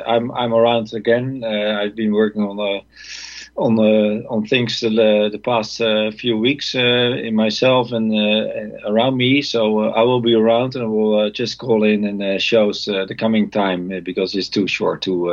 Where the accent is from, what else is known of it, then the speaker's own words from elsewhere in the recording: Netherlands; English is a second language; now in France; even though I'm a Dutch, I'm from Holland